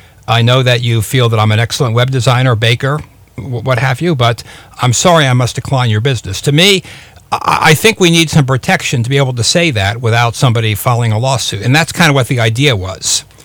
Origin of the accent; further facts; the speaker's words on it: United States; I'm an American. I'm a capitalist.